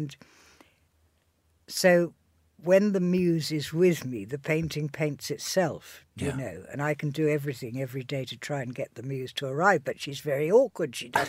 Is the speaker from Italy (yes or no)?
no; Hadleigh, East of England, United Kingdom; the Artist's House on the edge of Hadley, where I grew up in Suffolk